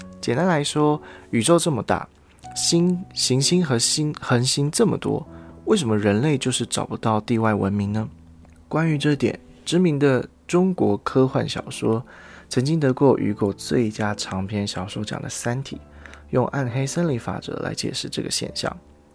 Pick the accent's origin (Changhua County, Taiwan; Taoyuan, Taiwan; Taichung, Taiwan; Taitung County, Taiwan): Taitung County, Taiwan; Taitung; 我的老家在台东，小的时候寒暑假都会回台东的老家